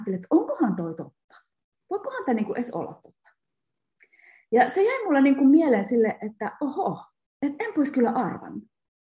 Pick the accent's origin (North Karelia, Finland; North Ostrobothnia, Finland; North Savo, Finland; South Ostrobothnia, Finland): North Savo, Finland; moved away as an adult; Mä kasvoin itse Suomessa niin täysin suomalaisessa ympäristössä kuin kukaan voi. Mä oon pieneltä paikkakunnalta Ylä-Savosta ja mä en ollut varmaan käytännössä puhunut ulkomaalaisen ihmisen kanssa ollenkaan ennen kuin mä olin 15 vuotta. Ja sitten mä lukion jälkeen lähdin Britanniaan au pairiksi.